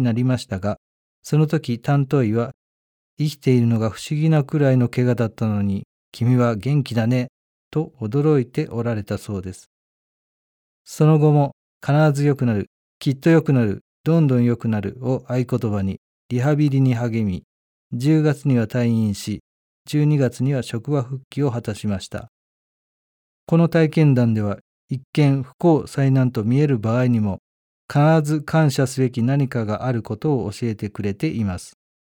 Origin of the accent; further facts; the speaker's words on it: Aichi, Japan; born there; 私は成長の家の集いで知り合って結婚した両親のもとで、4人兄弟の末っ子として愛知県で生まれました。